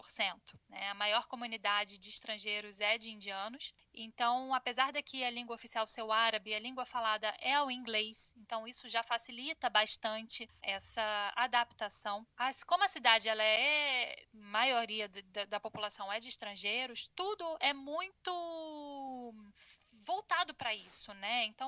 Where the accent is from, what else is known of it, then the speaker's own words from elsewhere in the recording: Brazil; also born or lived in Istanbul, Turkey; now in Doha, Qatar; Então foi assim que eu saí do Brasil, né?